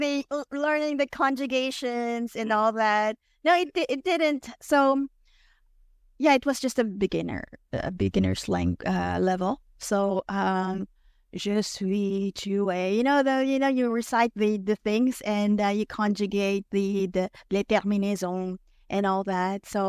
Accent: Manila, Metro Manila, Philippines; first language Tagalog; English is a second language; Well, I'm from the Philippines. I was born there, so growing up, I spoke two languages, so English and Tagalog. I'm also from Manila, so that's the language we speak, Tagalog. But again, with English, I've always been speaking in English back home.

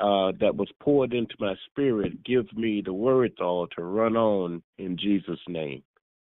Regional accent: Anderson, South Carolina, United States; I'm from Anderson, South Carolina, a Grace Baptist Redemption House.

